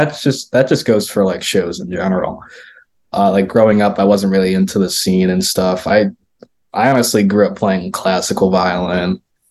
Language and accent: English; Brighton, New York, United States; I'm from Brighton, which is a town. Well, you know Brighton.